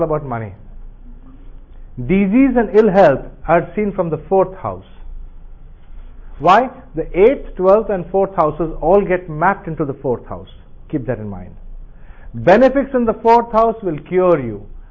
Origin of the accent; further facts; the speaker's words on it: Odisha, India; English is a second language; I'm from Orissa and her mother tongue is totally different.